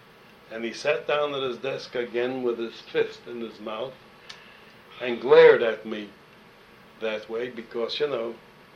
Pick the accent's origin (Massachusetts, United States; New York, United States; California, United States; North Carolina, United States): New York, United States; Brooklyn; moved away as an adult; I said, "That's where I'm from, Bronzeville." says, yeah. I said, yeah, I'm from Brownsville. He said, what school did you go to in Brownsville? I said, well, I came to Pittsburgh to go to Pitt, but I went to Boys High.